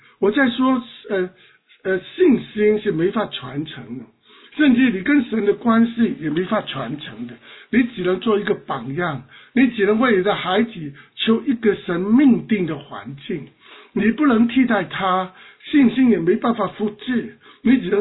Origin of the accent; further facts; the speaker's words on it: China; 就今天你呼唤我们中国人